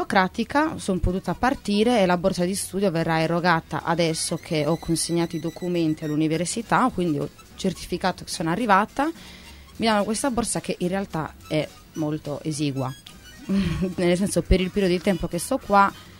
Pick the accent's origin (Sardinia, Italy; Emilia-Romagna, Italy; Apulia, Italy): Sardinia, Italy; Fonni; also born or lived in Nuoro; Io sono nata a Nuoro, centro Sardegna, quindi sono dalla parte della montagna, non della spiaggia. Però io sino all'adolescenza ho vissuto a Fonni, sempre centro Sardegna, del paesino più alto della Sardegna.